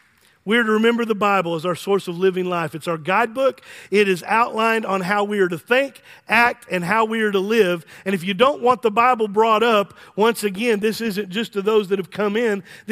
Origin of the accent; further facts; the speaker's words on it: United States; As an American, I have a right to wave my flag